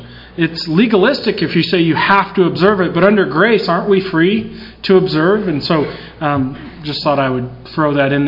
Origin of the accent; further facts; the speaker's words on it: Utah, United States; And I remember growing up in Utah, I was probably the only white kid with ash on his forehead.